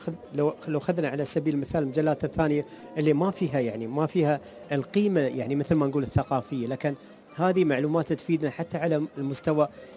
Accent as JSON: {"language": "Arabic", "country": "United Arab Emirates", "said": "عندنا في الإمارات"}